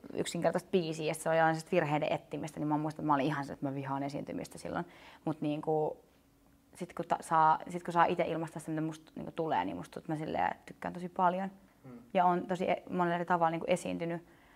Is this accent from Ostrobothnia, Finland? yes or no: no; Lohja, Uusimaa, Finland; mä muutin Lohjalta 16-vuotiaan